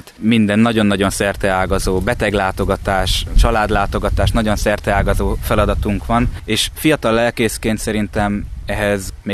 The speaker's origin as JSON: {"language": "Hungarian", "town": "Onga", "region": "Borsod-Abaúj-Zemplén", "country": "Hungary", "tie": "born or raised there", "said": "pedig városban nőttem fel, mert ahogy Onga is egy város, kisváros, Miskolcon tanultam, mindig is városi gyerek voltam"}